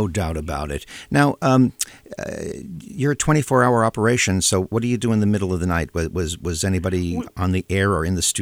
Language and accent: English; New York, United States; and I grew up on Long Island a number of years ago.